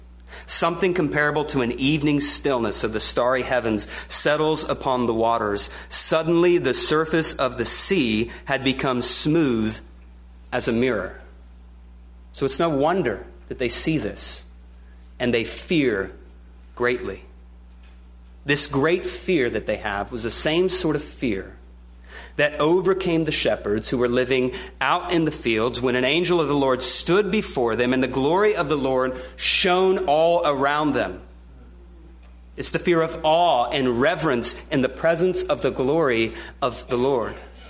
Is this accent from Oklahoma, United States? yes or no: yes; Oklahoma, United States; also born or lived in Kentucky; Now, growing up in Oklahoma and even living a few years in Kentucky, I know very well how unpredictable weather can be.